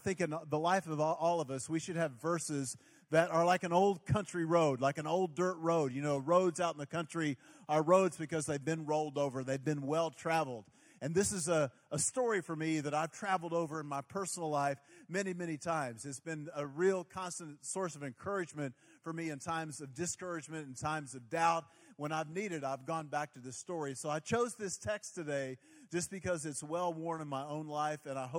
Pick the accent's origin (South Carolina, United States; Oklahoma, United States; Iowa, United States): Oklahoma, United States; And as you heard, I'm from Oklahoma.